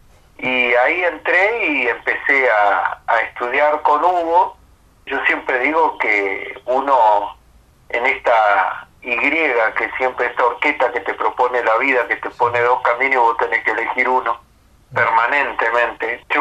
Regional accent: Bariloche, Río Negro, Argentina; born there; Yo nací acá en Bariloche

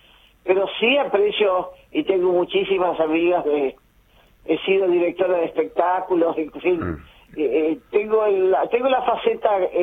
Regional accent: Concordia, Entre Ríos, Argentina; born there; nosotros, hermanos, todos nacimos en Concordia, Entre Ríos, ¿no? Y tenemos ese arrastre provinciano que uno trae y no pierde nunca.

